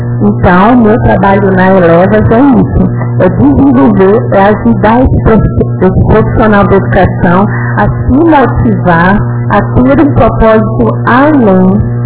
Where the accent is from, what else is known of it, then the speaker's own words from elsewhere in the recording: Nova Roma do Sul, Rio Grande do Sul, Brazil; Eu só tenho boas lembranças da minha infância e juventude aqui em Nova Roma do Sul.